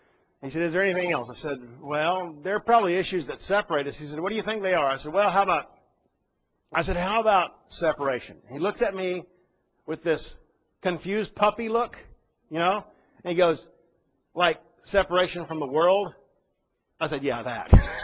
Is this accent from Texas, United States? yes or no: yes; Texas, United States; sitting down with pastor in the home church that I grew up in back in Texas